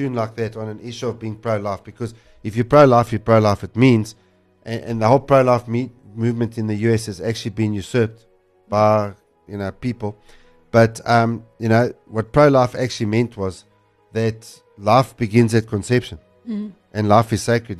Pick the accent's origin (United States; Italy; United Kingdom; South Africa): South Africa; I'm a South African, so we don't vote for the American president.